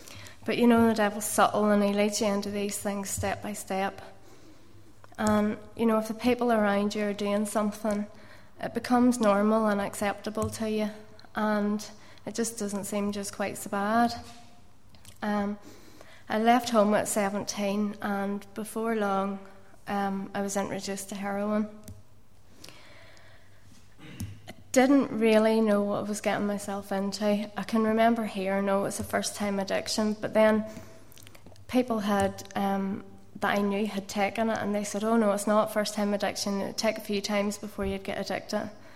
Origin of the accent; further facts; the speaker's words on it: Ballymena, Northern Ireland, United Kingdom; I was born and brought up in Ballymena, or as you say in Korean, born and reared in Ballymena. I was the eldest of four children